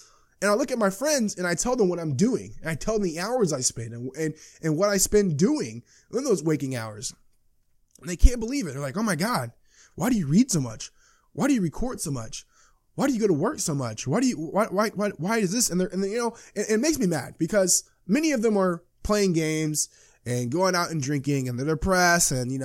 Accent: Clarksville, Tennessee, United States; I went home back to my hometown in Clarksville, Tennessee, just to visit my family

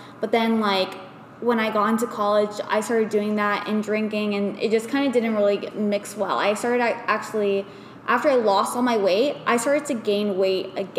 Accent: San Francisco, California, United States; also born or lived in Arizona; So I was born in Arizona, but I basically have been back and forth from here in San Francisco my whole life.

